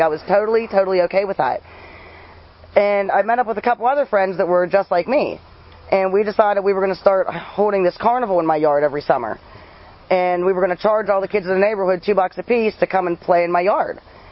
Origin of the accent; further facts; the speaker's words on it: New Kensington, Pennsylvania, United States; I grew up in New Kensington in a real small school. There was only like 5 kids in each class.